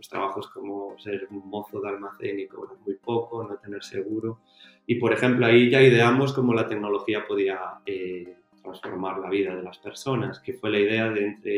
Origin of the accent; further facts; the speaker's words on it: Galicia, Spain; Somos de Galicia, tenemos nuestra tradición, pero tenemos esa visión global